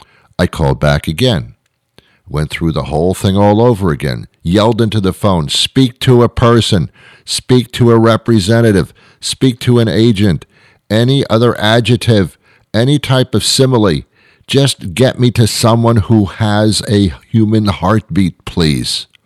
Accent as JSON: {"language": "English", "region": "New York", "country": "United States", "tie": "born or raised there", "said": "I was brought up in New York. I was brought up amongst all different people from all different countries, all different walks of life, all different cultures, all different cuisines."}